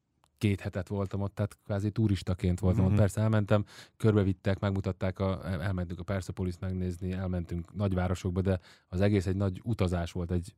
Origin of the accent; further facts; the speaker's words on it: Hungary; de én Magyarországon magyarként nőttem föl.